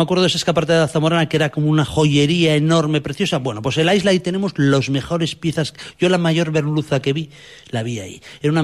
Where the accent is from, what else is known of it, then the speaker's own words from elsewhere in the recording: Gijón, Asturias, Spain; Yo, como soy de Gijón, voy a decir Gijón